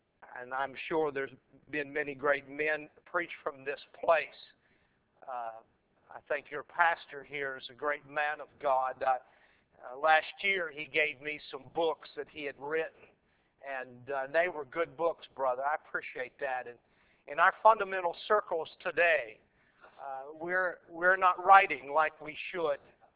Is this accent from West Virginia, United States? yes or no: yes; Keyser, West Virginia, United States; I was born and reared in Keyser, West Virginia.